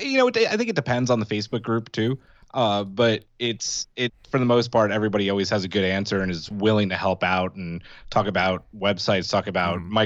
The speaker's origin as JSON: {"language": "English", "town": "Queens", "region": "New York", "country": "United States", "lives_now": "Bucks County, United States", "said": "Where am I from? Oh, I'm from Queens."}